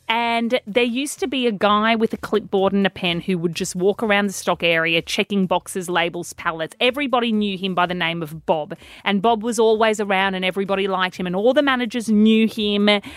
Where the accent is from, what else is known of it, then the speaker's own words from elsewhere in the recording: France; accent: French; English is a second language; This radio show would struggle without my bloody French accent.